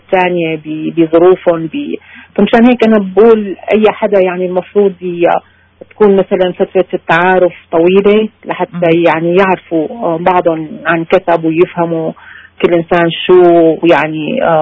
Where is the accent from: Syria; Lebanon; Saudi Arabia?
Syria; أنا سورية